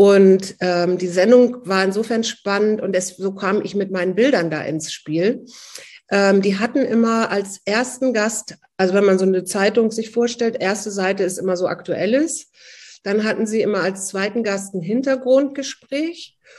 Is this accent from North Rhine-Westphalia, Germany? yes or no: no; Hamburg, Germany; Also ich bin dann wirklich so am Rande von Hamburg groß geworden mit Feldern und Wiesen und Reiten und solchen Dingen.